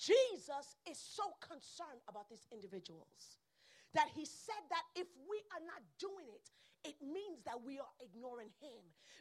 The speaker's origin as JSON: {"language": "English", "region": "New York", "country": "United States", "said": "You know, I'm from New York, and some of these individuals, it is a profession."}